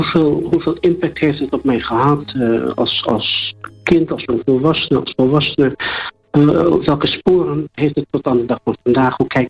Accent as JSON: {"language": "Dutch", "town": "Oostburg", "region": "Zeeland", "country": "Netherlands", "tie": "born there", "also_born_or_lived": "Moordrecht / Vught / Culemborg", "lives_now": "Nijmegen, Netherlands", "said": "overal in Nederland was ik woonachtig. Geboren in Oostburg. Een tijd in Moordrecht gewoond. Een tijd in Vught gewoond. Een tijd in Culemborg gewoond. En heden de dagen, eigenlijk sinds de jaren 80, woon ik in Nijmegen."}